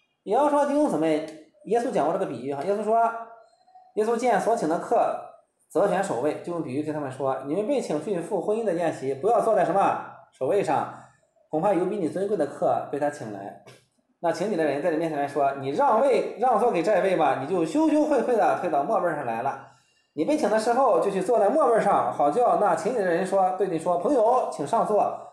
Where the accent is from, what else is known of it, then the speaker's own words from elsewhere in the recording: China; 我们中国人辩论的时候啊